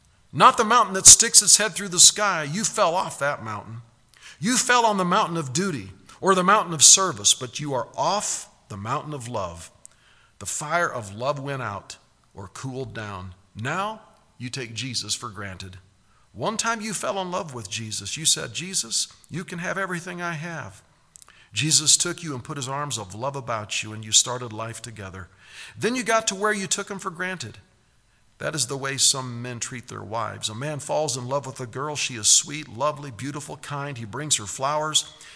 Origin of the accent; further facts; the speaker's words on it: United States; You know, I love being an American because there's so many benefits to it.